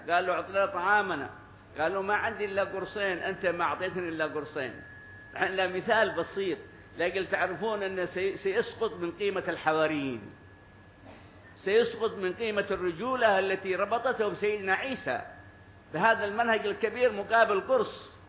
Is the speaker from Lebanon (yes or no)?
no; Hadramaut, Yemen; نحن ننتمي لحضرموت وننتمي لمدرستنا